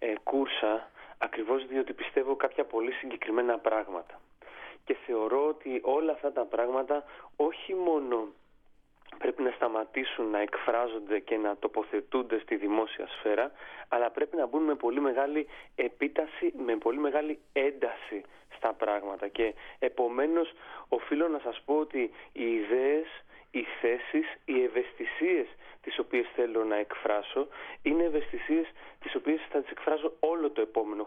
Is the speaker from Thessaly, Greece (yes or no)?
no; Nafplio, Peloponnese, Greece; Ξέρετε, στα μέρη μου, στο Ναύπλιο, την πρωτοχρονιά, κλείνουμε και ανοίγουμε το διακόπτη.